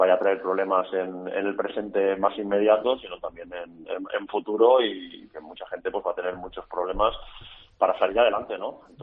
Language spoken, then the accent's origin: Spanish; Massanassa, Valencian Community, Spain; Pero esos lazos con Osasuna y Masanasa, mi pueblo, pues yo creo que van a estar para toda la vida, ¿no?